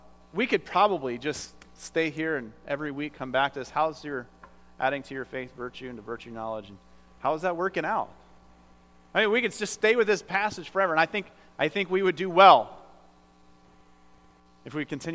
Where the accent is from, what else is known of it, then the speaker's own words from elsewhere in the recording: Iowa, United States; But, yes, I'm from Iowa. So I appreciated farmer fare.